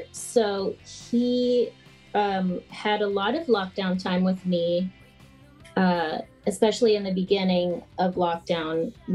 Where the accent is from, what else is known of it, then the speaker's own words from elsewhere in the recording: Chisago City, Minnesota, United States; I grew up in Chisago City, Minnesota. It's a very, very small town about 35 miles northeast of the Twin Cities.